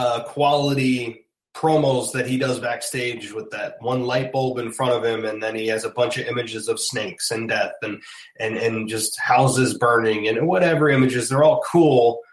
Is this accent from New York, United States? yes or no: yes; New York, United States; Again, a lot of these are New York-based teams because guess what? I'm from New York, which is typically how it goes.